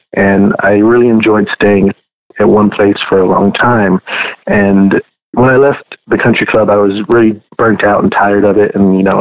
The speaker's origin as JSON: {"language": "English", "town": "Houston", "region": "Texas", "country": "United States", "tie": "born or raised there", "said": "So I was born in Houston, Texas, born and raised."}